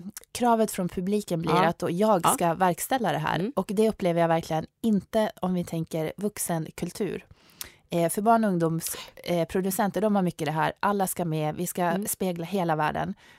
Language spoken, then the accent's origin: Swedish; Sweden; jag är vit medelklass, jag är uppväxt i Sverige. Jag har inte bott i 3 olika världsdelar och haft väldigt svåra upplevelser.